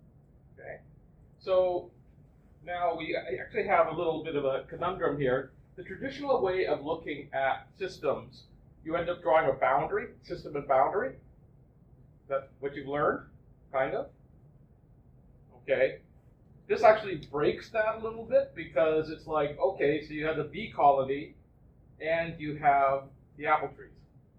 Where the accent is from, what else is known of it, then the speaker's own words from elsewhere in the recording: Gravenhurst, Ontario, Canada; now in Toronto, Canada; I'm from Gravenhurst, for those of you who know Muskoka. And so it's been a long route since then. And I do live in Toronto.